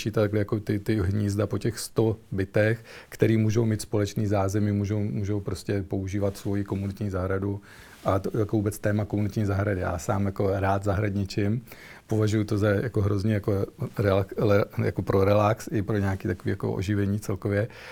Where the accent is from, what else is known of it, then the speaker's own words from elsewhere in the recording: Hronov, Hradec Králové Region, Czechia; v Hronově, odkud pocházím. Byl jsem tam teďka už 24 let